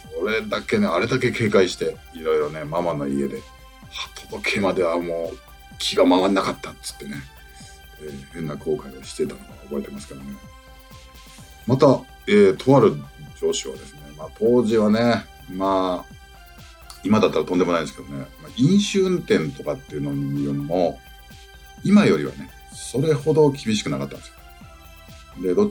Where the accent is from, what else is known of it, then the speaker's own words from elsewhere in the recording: Sapporo, Hokkaido, Japan; これになんかちょっと北海道、私札幌なんでね、出身が札幌なんで、